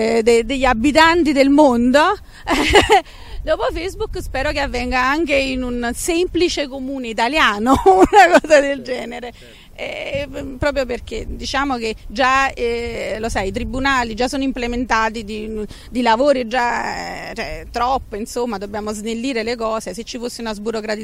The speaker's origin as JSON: {"language": "Italian", "town": "San Giorgio a Cremano", "region": "Campania", "country": "Italy", "said": "ma purtroppo sono di San Giorgio a Cremano"}